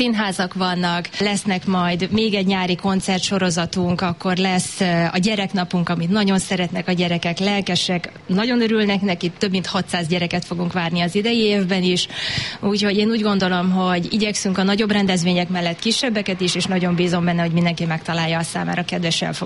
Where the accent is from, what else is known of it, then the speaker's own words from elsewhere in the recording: Nagyatád, Somogy, Hungary; born there; Én itt születtem Nagyotádon, ugyancsak néhány éve lakom itt, de most már a szüleim is, hála jó Istennek, beköltöztek egy szomszédos településről, úgyhogy én több szálon is kötődöm most már hozzá.